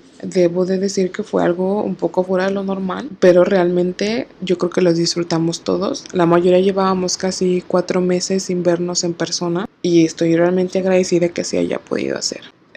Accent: Mexico; como buenos mexicanos que somos

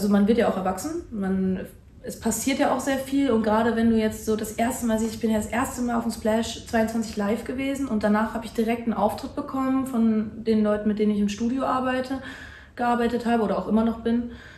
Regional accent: Germany; born there; Ich bin zwar in Deutschland geboren, aber wir sind halt, bis ich glaube ich 6 war, eigentlich immer halbjährlich hin und her geflogen.

